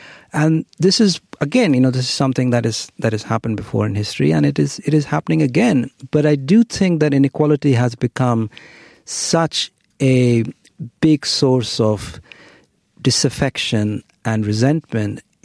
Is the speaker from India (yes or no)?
yes; India; I grew up in India in the 1970s and 80s